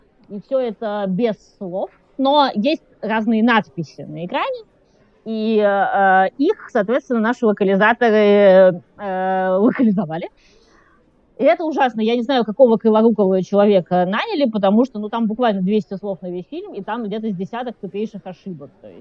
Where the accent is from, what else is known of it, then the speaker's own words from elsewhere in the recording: Saint Petersburg, Russia; born there; потому что я родилась в Ленинграде, я все про голод и каннибализм не могу смотреть физически